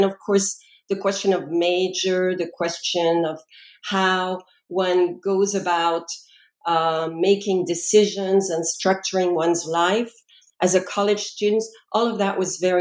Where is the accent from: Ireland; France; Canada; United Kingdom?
France; English is a second language; moved away as an adult; now in United States; I was born and raised in France